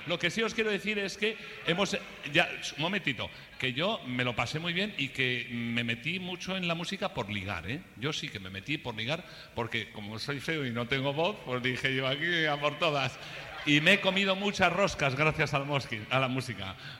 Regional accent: Asturias, Spain; Yo voy a romper, como buen asturiano, voy a romper el fuego.

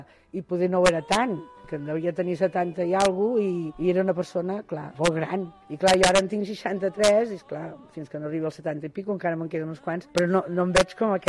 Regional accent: Barcelona, Catalonia, Spain; soc de Barcelona, d'aquí del barri del casc antic. Ara en tinc 63 anys.

